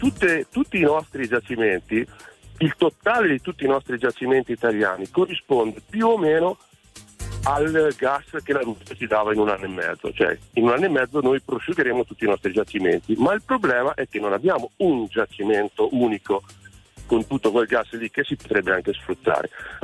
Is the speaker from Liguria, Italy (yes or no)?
yes; La Spezia, Liguria, Italy; now in Padua, Italy; Allora, io ora sono a Padova, ma sono di Spezia, della Spezia.